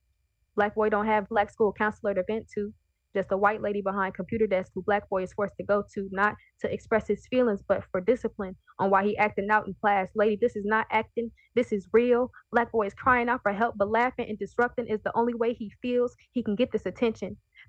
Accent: Decatur, United States; Growing up in Decatur, you see a lot of kids going missing and childhood friends going missing and people just disappearing. And Decatur really is turning into a ghost town.

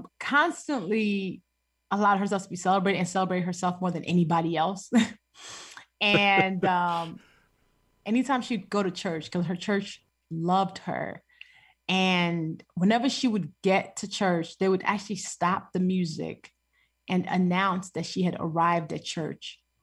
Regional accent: Chicago, Illinois, United States; also born or lived in Nigeria; Coming to the United States at 9 was absolutely a culture shock. And then going to Chicago, where it's cold, absolutely shocked my system. But as kids do, we adapt. So, you know, Chicago has been home since.

